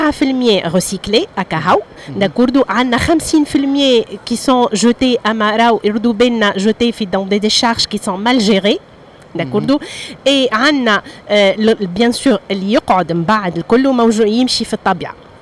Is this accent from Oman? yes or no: no; Tunisia; الكل اليوم يلزمنا نفتخروا اللي عندنا في تونس مجلة